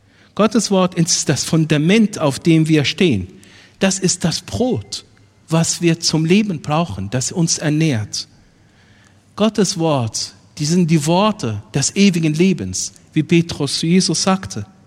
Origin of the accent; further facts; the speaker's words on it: Egypt; Ich bin in Ägypten aufgewachsen, alles koptisch-orthodox.